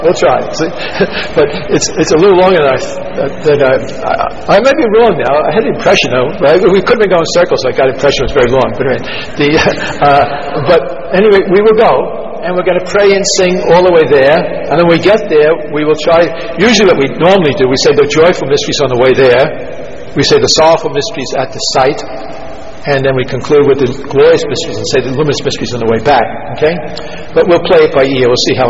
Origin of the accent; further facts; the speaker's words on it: New York City, New York, United States; When I go all over the world, people ask me, because I'm from New York City